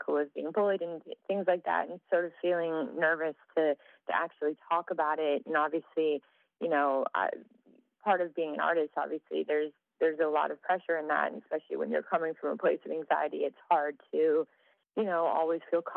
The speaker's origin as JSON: {"language": "English", "town": "Calgary", "region": "Alberta", "country": "Canada", "said": "I'm from Calgary, Canadian."}